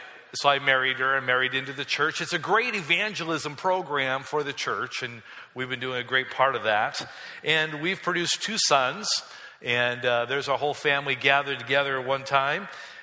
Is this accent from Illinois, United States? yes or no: no; Michigan, United States; I'm from West Michigan, and so we're used to weather like this